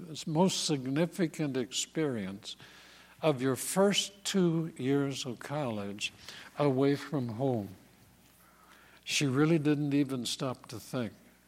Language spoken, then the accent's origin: English; Minnesota, United States; also born or lived in Iowa; I grew up in the Midwest, Minnesota, Iowa, back a long time ago.